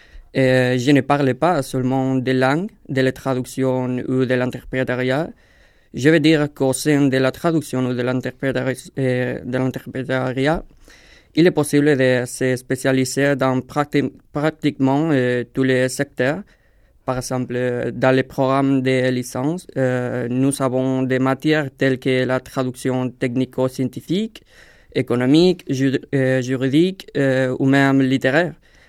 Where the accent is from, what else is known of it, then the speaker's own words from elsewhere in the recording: Elche, Valencian Community, Spain; French is a second language; Bon, je viens d'ici, d'Elche, et j'habite maintenant ici à Elche aussi.